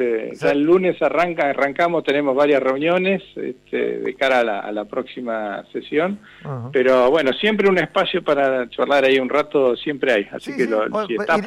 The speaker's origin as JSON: {"language": "Spanish", "town": "Comodoro Rivadavia", "region": "Chubut", "country": "Argentina", "tie": "born there", "said": "soy hombre de acá, eso sin desconocer muchas cosas que pasan en mi ciudad natal, que la conozco muy poco, que es Comodoro"}